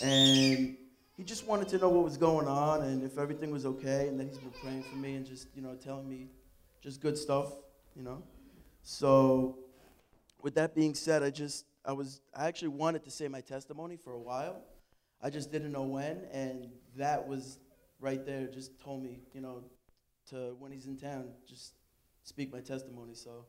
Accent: Atlantic Beach, United States; I'm 27. I grew up in Atlantic Beach, and I've been coming here my whole entire life, ever since I was born.

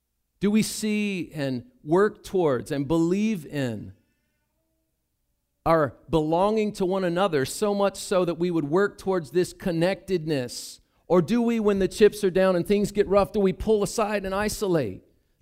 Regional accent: the South, United States; I'm from the South, so I'll say it.

